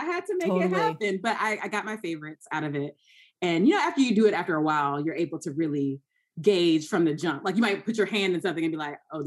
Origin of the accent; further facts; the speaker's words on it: Georgia, United States; also born or lived in North Carolina; now in New York, United States; I moved from Georgia. I went to school in North Carolina. I'm a Southern girl.